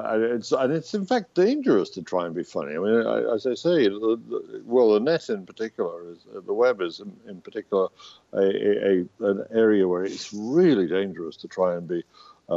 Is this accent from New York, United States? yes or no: yes; New York City, New York, United States; It's at the New York Times, my hometown newspaper.